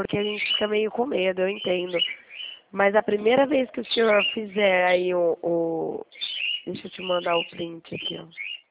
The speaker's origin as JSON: {"language": "Portuguese", "region": "São Paulo", "country": "Brazil", "said": "Eu sou daqui do estado de São Paulo"}